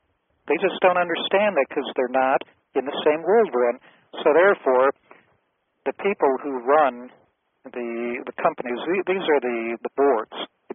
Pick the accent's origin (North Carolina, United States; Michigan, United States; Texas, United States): Michigan, United States; Grosse Pointe; also born or lived in Detroit / Dearborn; I was basically born in Detroit, in East Detroit. I grew up in Dearborn for about 5 years, Dearborn. Our family moved to Grosse Pointe.